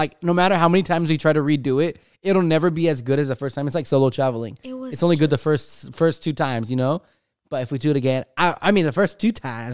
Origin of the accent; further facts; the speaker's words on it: California, United States; The one we're from California.